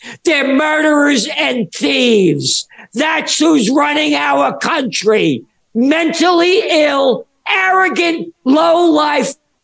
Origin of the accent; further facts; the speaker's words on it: New York, United States; And, you know, as a New Yorker, holy, it's a whole different place.